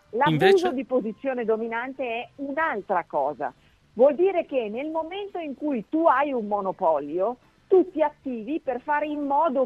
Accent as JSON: {"language": "Italian", "town": "Grignasco", "region": "Piedmont", "country": "Italy", "tie": "born or raised there", "moved": "yes", "said": "Grignasco, che è dove io sono nata. Io sono piemontese, trapiantata poi in Lombardia per motivi lavorativi di mio papà, ma sono assolutamente piemontese della provincia di Novara."}